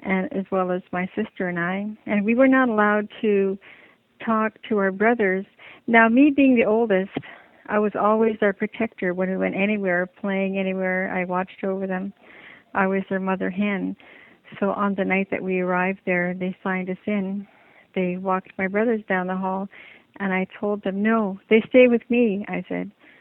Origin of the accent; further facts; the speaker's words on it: Valdez Island, British Columbia, Canada; born there; When I was born on Valdez Island, and we lived a very independent lifestyle